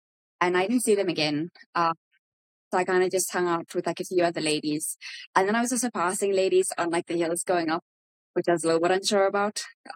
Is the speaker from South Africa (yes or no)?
yes; South Africa